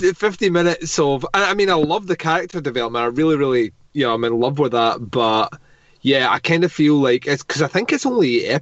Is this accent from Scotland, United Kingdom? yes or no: yes; Scotland, United Kingdom; As the Scotsman in me loves that. Because we're a fairly nihilistic people at the best of times.